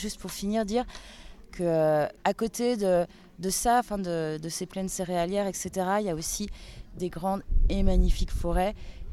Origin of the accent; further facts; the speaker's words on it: Grand Est, France; Alors déjà, moi, je viens de Lorraine et j'avais jamais entendu parler d'ici.